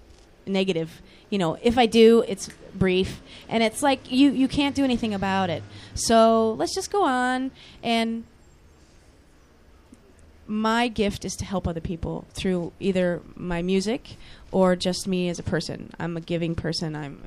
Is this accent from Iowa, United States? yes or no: yes; Norwalk, Iowa, United States; Correct. And... Little town, Norwalk. Yay, Norwalk. Little town in Iowa.